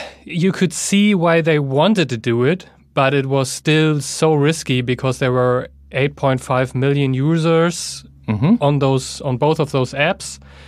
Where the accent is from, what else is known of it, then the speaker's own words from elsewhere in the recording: Germany; accent: German; English is a second language; Despite my German accent.